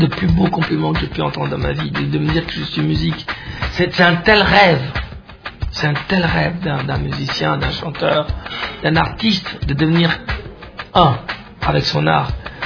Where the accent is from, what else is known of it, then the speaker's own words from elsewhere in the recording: Bukavu, South Kivu, DR Congo; born there; Je viens de là, je suis né à Bukavu